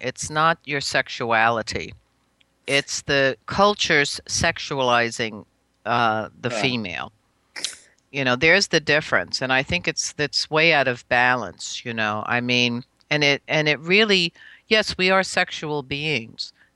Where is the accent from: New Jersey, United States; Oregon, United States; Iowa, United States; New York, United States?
New York, United States; New Paltz; born there; Well, I was born in 1942. I was born actually in New Paltz here. It's only 100 miles from New York City in the Hudson Valley.